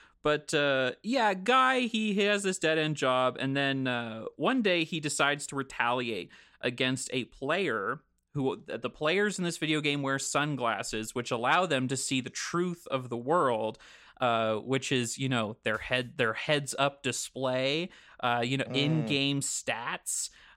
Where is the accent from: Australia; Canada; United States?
Canada; By the way, if you're listening to this podcast and this is your first episode of the show, I'm Canadian.